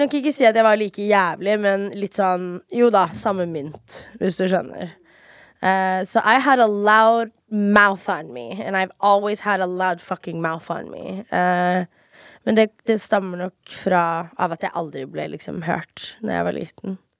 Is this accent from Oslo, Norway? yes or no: no; Fredrikstad, Østfold, Norway; also born or lived in Miami, United States / Moss; Jeg fra Florida, Miami, men jeg flyttet faktisk fra Miami til Moss, og så Fredrikstad, og der bodde jeg fra 5. eller 4. klasse.